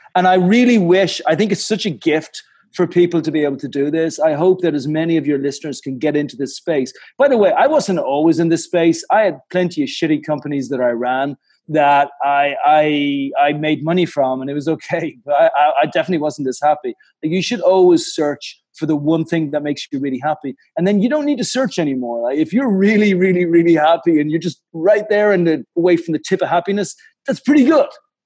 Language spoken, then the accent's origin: English; Ireland; I'm Irish